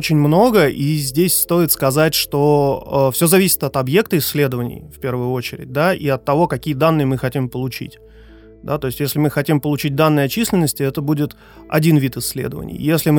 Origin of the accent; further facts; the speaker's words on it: Chukotka Autonomous Okrug, Russia; я сам родом с Чукотки, ну, можно сказать, с самого детства пошло, то есть я рос в Арктике, я родился в Арктике, я жил среди серых китов, моржей, тюленей, морских зайцев